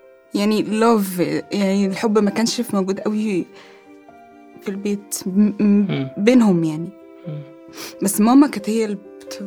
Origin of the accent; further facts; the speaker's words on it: Abu Dhabi, United Arab Emirates; أنا مولودة هنا في أبو ظبي. عشت طول حياتي هنا، بس بروح كل صيف. ودلوقتي بقيت أروح أكتر من عشان أهلي بقوا عايشين هناك دلوقتي